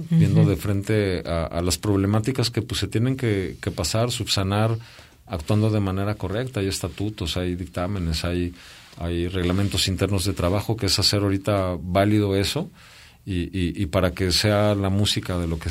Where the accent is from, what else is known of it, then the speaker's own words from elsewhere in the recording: Mexico City, Mexico; born there; Yo ahora nací en la Ciudad de México